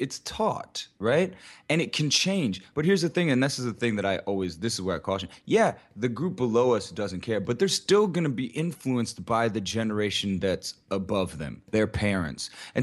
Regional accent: Tampa, Florida, United States; When growing up in Tampa, growing up where I grew up, everyone was a Republican only because their parents were Republican.

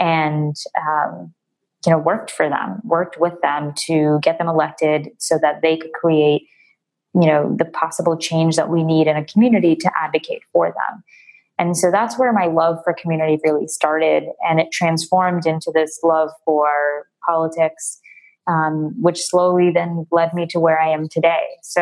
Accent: Queens, New York, United States; I grew up in New York, in Queens, and I went to a middle school

